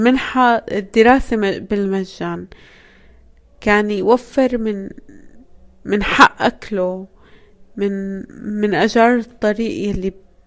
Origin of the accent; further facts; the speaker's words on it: Palestine; ببساطة لأنه يمكن لأنه إحنا فلسطينيين